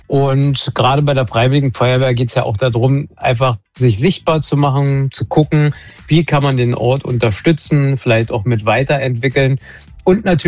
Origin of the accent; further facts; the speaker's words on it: Potsdam, Brandenburg, Germany; ich als Potsdamer und Brandenburger kenne das Osterfeuer schon seit meiner Kindheit.